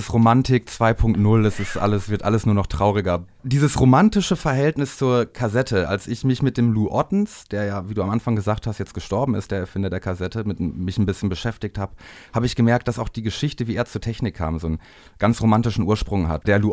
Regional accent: Bielefeld, North Rhine-Westphalia, Germany; aus dem Raum Bielefeld, wo ich herkomme.

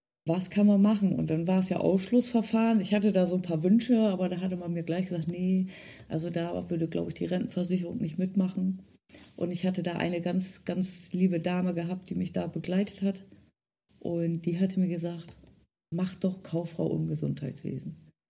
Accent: Delmhorst, Lower Saxony, Germany; born there; Aber sowas von Norddeutsch bin ich. Wie gesagt, ich bin ja in Delmhorst geboren und es gehört zu Niedersachsen und es ist im Norden und ich könnte mir auch nicht vorstellen, von hier irgendwie weg.

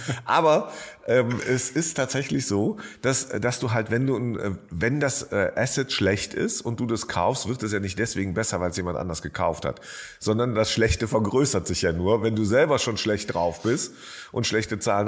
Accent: Jülich, North Rhine-Westphalia, Germany; Also gibt es auch in meiner alten Heimatstadt Jülich jetzt endlich

